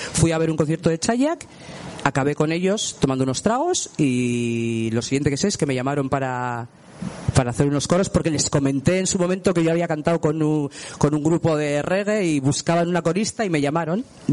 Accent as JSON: {"language": "Spanish", "town": "Algorta", "region": "Basque Country", "country": "Spain", "tie": "born or raised there", "also_born_or_lived": "Bilbao", "said": "En Algorta, nací en Bilbo, en Bilbao."}